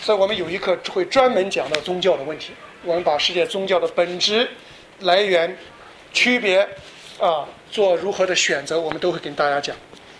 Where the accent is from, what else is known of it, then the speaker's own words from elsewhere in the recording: China; 我觉得大陆人还有一点好处啊，就是因为我们曾经接受过马克思列宁主义啊。